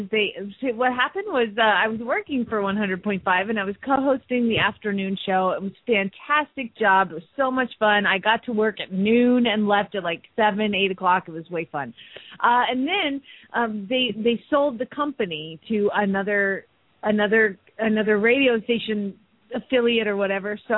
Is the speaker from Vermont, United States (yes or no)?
no; Phoenix, Arizona, United States; from Phoenix, Arizona